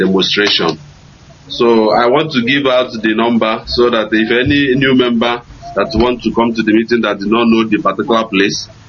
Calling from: Dakar, Senegal; I'm calling from Dakar, Senegal.

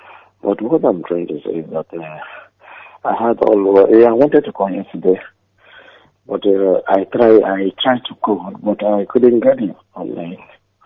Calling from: Denmark; I'm calling from Denmark

